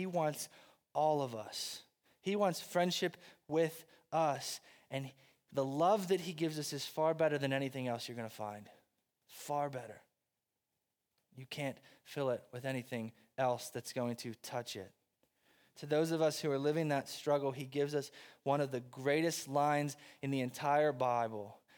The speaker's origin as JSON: {"language": "English", "region": "Southern United States", "country": "United States", "said": "So now I'm from the South, right?"}